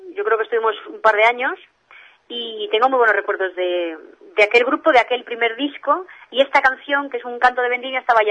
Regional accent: Laguna de Duero, Castile and León, Spain; en aquí de mi pueblo, de Laguna de Duero

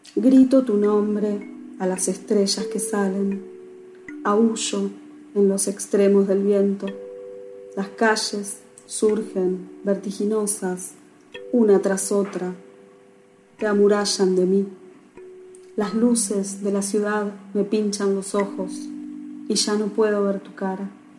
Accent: Buenos Aires, Argentina; de Buenos Aires, Argentina.

